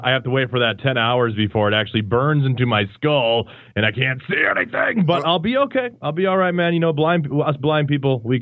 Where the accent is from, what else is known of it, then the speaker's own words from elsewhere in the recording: Grand Rapids, Michigan, United States; born there; But no, I'm totally born in Grand Rapids, Michiga